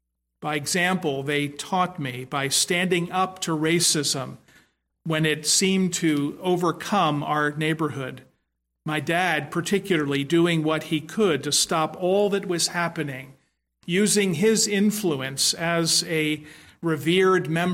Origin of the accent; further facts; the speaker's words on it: Philadelphia, Pennsylvania, United States; I grew up in Southwest Philadelphia.